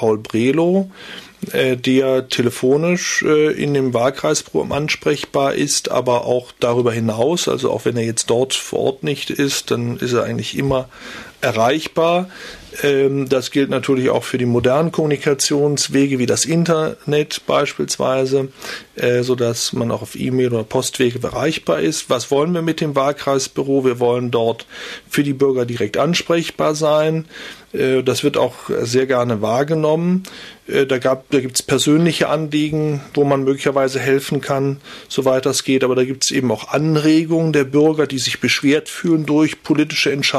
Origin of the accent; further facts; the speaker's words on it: Rhineland, Germany; Ich bin ja selbst gebürtiger Rheinländer.